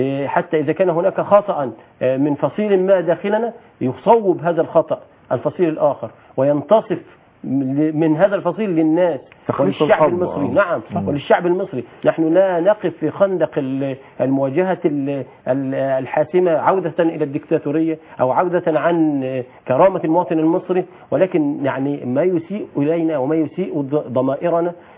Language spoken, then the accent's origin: Arabic; Egypt; احنا كشعب مصري وكشعب افريقي وشرق اوسطي ومرجعيه اسلاميه